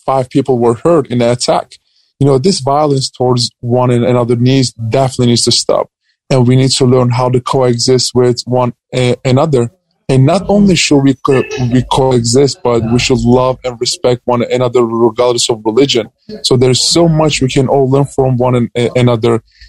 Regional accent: Turkey; now in United States; where I grew up in Turkey, there is no freedom of speech, religion, or expression. And well, when I come to America

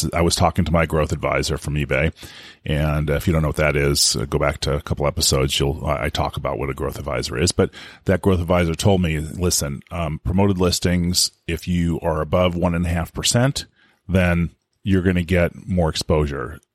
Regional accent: California, United States; I know I'm from California, so I could say that.

